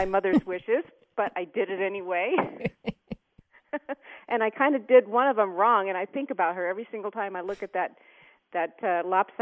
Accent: Virginia Beach, Virginia, United States; I grew up in Virginia Beach, and we had Eula May, who came in once a week

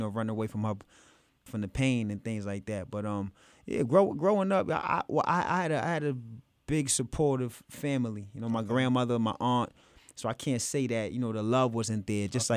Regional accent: Allentown, Pennsylvania, United States; also born or lived in North Carolina; Well, I was born down south, North Carolina, and I was raised in Allentown, PA.

